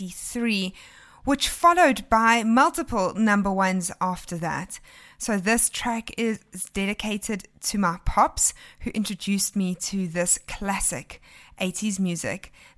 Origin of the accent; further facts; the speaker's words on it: Pietermaritzburg, KwaZulu-Natal, South Africa; he is actually from my hometown, Pietermaritzburg, and even attended St. Charles College, where many of my friends attended school as well.